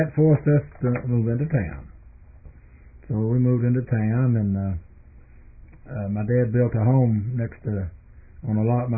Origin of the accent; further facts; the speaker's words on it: Milledgeville, Georgia, United States; Well, I grew up down in Baldwin County, Georgia, little town of Milledgeville.